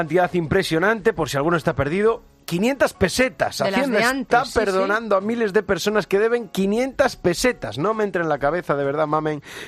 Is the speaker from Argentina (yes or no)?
no; Galicia, Spain; Que con 3 euros puedes comer también en Galicia, mamen, hombre. En mi tierra con 3 euros hacen maravillas.